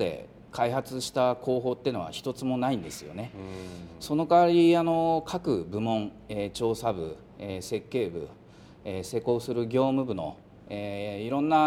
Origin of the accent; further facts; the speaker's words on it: Nagaoka, Niigata, Japan; 地元が長岡の、宮内ということで、